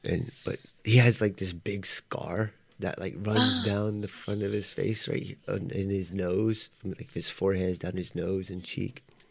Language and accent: English; the South, United States; being from the South myself, and growing up in the South, and knowing people that were very much like Epps.